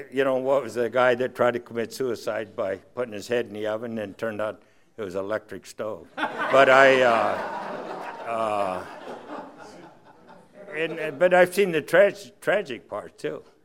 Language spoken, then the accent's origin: English; Chino, California, United States; because I'm from, I was from Chino, and then they made where I live called Chino Hills because we're about 50 feet higher in elevation than Chino.